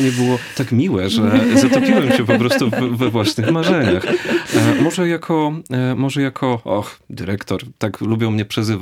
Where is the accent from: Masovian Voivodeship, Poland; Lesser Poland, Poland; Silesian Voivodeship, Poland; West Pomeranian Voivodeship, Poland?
Lesser Poland, Poland; Mszana Dolna; jako że pochodzę z Mszany Dolnej